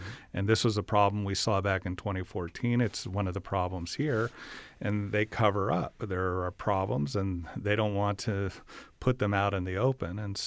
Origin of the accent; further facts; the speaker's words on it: Phoenix, Arizona, United States; I grew up in Phoenix and we used to drive by.